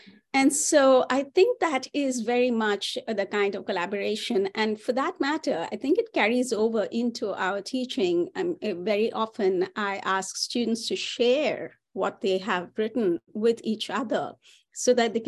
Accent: India; I was from India, so it's a very different. I was an international student at Syracuse University

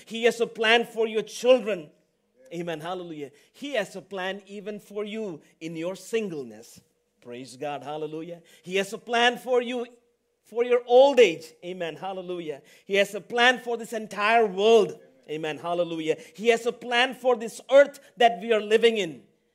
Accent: India; English is a second language; also born or lived in Middle East; now in United States; I was born in the Middle East, went back to India because I'm from India.

